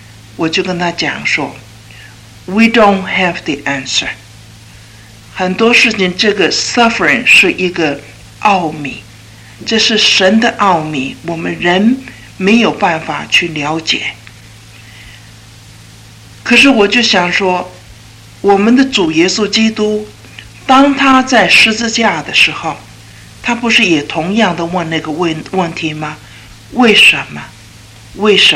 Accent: China; 那犹太人你们知道跟我们中国人的传统一样的，一个儿子，一家唯一的一个儿子

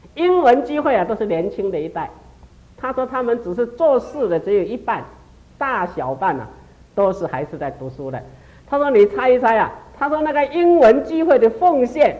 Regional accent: China; 这个就是我们中国人一些观念，我觉得应该改变。

